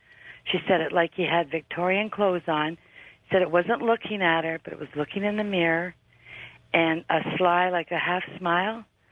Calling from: Windsor, Ontario, Canada; from Windsor, Ontario.

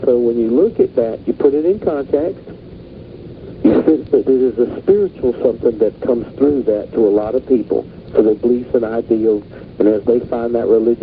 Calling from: Minneapolis, Minnesota, United States; From Minneapolis, sorry.

